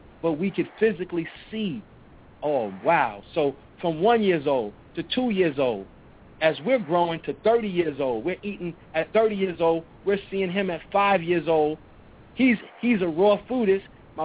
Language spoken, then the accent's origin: English; Brooklyn, New York, United States; I'm a brother from Brooklyn, and there is no way that weed did not escape my experience.